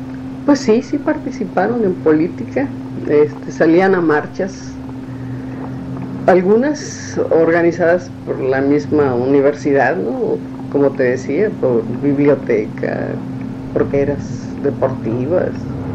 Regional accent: Baja California, Mexico; Yo como buena baja californiana soy proclive a decir la verdad

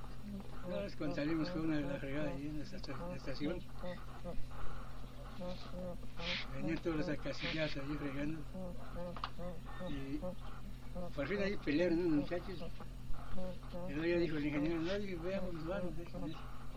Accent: Villachuato, Michoacán, Mexico; born there; Villachuato, Michoacán.

